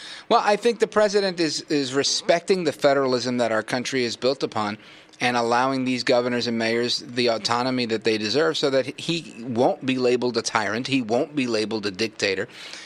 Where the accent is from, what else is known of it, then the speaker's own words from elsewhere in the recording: United States; I'm in Seattle, and others like me. I don't know if that's a comment because I'm an American of Puerto Rican heritage or not